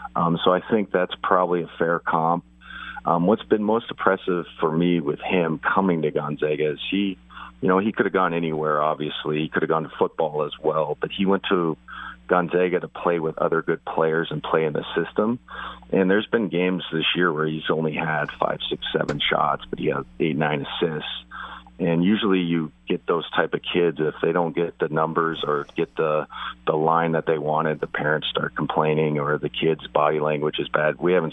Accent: Spokane, Washington, United States; It's like I was from Spokane. There was a ball boy there.

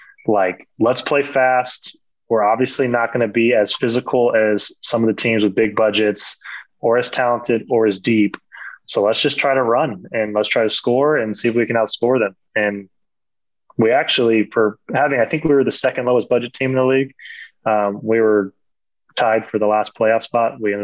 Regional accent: United States; as an American, it's kind of nice to feel that, like when you're not just isolated

